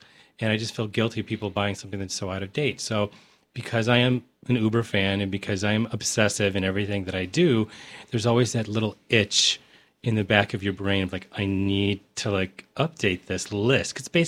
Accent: Michigan, United States; And, of course, what endeared me to her early on was I'm from Michigan. She's from Michigan.

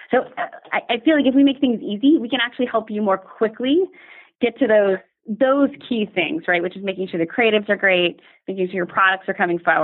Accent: Dallas, Texas, United States; I'm originally from Dallas

